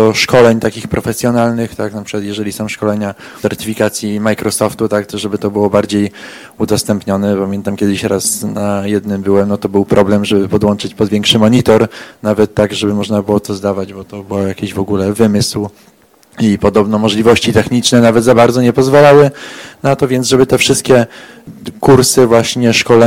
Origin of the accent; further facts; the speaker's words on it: Łódź, Łódź Voivodeship, Poland; Ja jestem z Łodzi